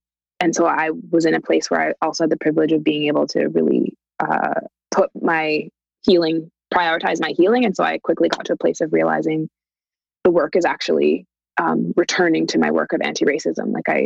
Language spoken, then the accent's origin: English; Canada; So I'm Canadian, born and raised in Canada.